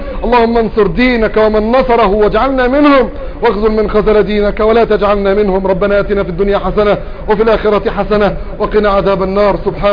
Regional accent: Egypt; بلدنا مصر

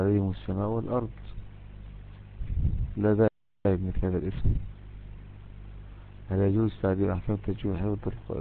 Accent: Mansoura, Dakahlia, Egypt; يعني حتى في بلدنا المنصورة محلات كبيرة

